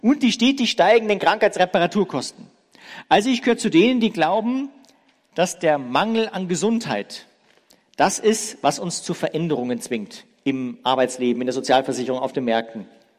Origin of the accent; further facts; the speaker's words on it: Ingolstadt, Bavaria, Germany; also born or lived in Wuppertal; Ich bin geboren in Wuppertal. So Deutschland links oben, irgendwie da oben, und bin Anfang der 70er Jahre nach Ingolstadt gezogen, weil wir haben da so ein Autowerk, wo mein Vater Arbeit fand.